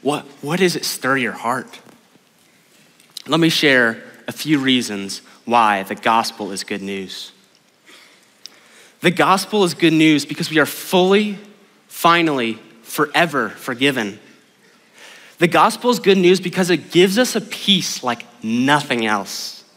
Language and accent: English; Jacksonville, Florida, United States; If you know me, you know that I grew up in Jacksonville, Florida.